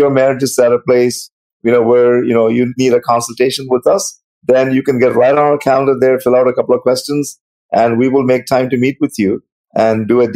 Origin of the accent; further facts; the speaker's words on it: Canada; from Canada.